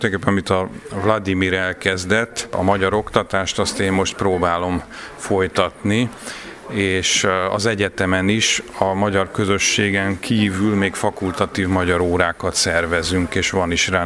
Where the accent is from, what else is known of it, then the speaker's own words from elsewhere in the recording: Budapest, Hungary; now in Moldova; a moldáviai Belcből jöttem, eredetileg Budapestről, de most kint dolgozom Moldáviában